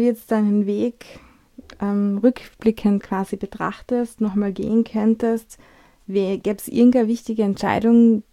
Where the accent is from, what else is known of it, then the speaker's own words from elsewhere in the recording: Austria; wie wir sind, Österreicher, Europäer, wir ticken ein bisschen anders